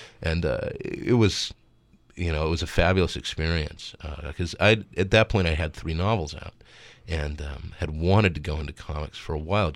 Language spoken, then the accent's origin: English; Monterey, California, United States; going into a shop in my hometown of Monterey at that point.